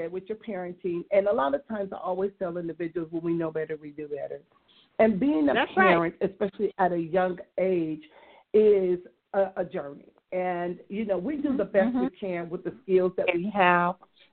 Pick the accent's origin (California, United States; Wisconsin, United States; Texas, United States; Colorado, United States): California, United States; Compton; because me growing up in Compton, I wouldn't have known where to go.